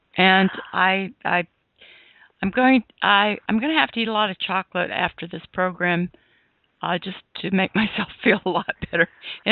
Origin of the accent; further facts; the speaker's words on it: California, United States; I grew up in California, and I really didn't know too much about this sort of thing.